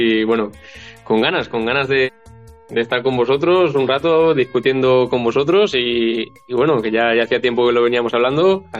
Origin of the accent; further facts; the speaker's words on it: Valencian Community, Spain; now in Paris, France; Yo que soy valenciano realmente, que allí cuando llueve no salimos a la calle. Así que, pues aquí en París